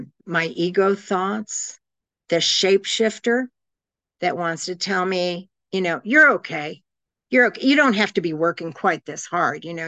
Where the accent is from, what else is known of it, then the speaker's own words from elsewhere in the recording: Boston, Massachusetts, United States; So I grew up in the Boston area. I graduated from school in Westwood, Massachusetts.